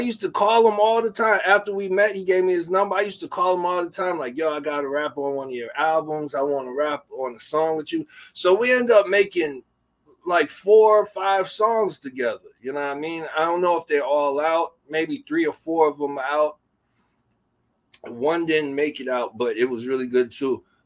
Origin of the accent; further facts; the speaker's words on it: Irvington, New Jersey, United States; Okay, I'm from Irvington, New Jersey, and then our studio was in Newark, New Jersey, on Springfield Avenue and 20th Street.